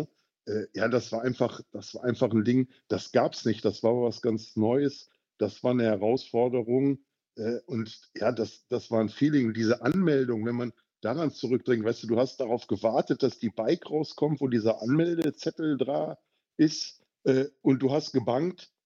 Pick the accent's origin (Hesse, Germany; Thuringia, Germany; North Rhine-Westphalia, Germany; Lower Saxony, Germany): North Rhine-Westphalia, Germany; ich komme ja ursprünglich aus dem Rheinland, aus der Düsseldorfer Region.